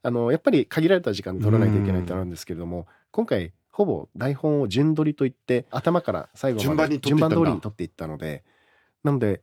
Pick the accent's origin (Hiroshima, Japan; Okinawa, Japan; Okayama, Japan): Okinawa, Japan; born there; 僕沖縄に生まれてるんですけれども多分33年間一度もですねちゃんと沖縄戦に向き合ってこなかったんですよね、